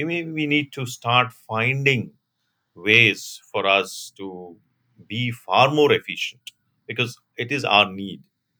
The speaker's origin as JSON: {"language": "English", "country": "India", "said": "addressing a larger problem of the demand for cooling that we as a country in India are going to face"}